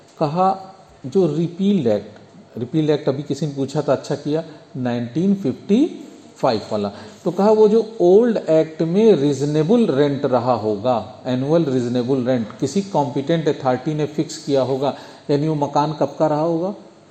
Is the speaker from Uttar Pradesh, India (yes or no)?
yes; Uttar Pradesh, India; अपने का मतलब उत्तर प्रदेश, क्योंकि हम लोग किस प्रदेश के निवासी हैं?